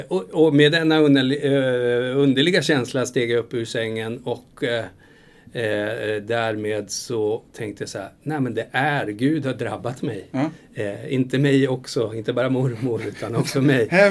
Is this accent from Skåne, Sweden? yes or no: no; Umeå, Västerbotten County, Sweden; Jag är från Umeå annars.